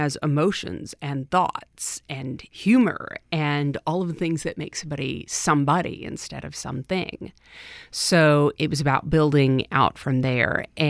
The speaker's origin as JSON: {"language": "English", "region": "Mississippi", "country": "United States", "tie": "born or raised there", "lives_now": "New Orleans, United States", "said": "My New Orleans story, I grew up in Mississippi, but I always had family down here. So we visited very frequently, and then I moved down here in 1993 to go to Tulane Law."}